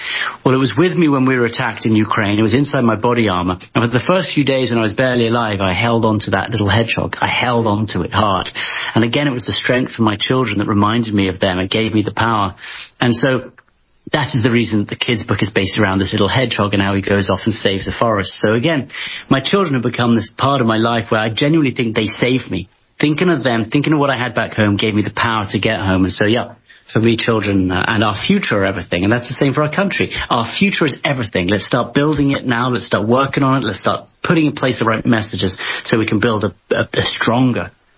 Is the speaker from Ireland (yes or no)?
no; London, United Kingdom; born there; also born or lived in United States; I was born in London, and despite the accent, though I'm my dad's American, and I was sort of raised really between the two, and always felt immensely proud to be American.